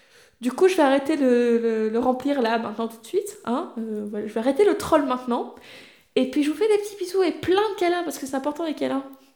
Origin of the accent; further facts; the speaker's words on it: Brittany, France; en tant que breton, je revendique la Bretagne